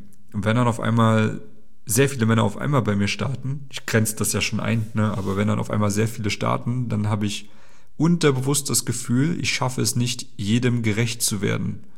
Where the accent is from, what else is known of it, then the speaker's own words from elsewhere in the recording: East Germany, Germany; Ich komme aus Ostdeutschland. Ja, ich bin Ösi. Ich bin geboren, da gab es die Mauer nicht mehr. Also ich bin nicht in der DDR geboren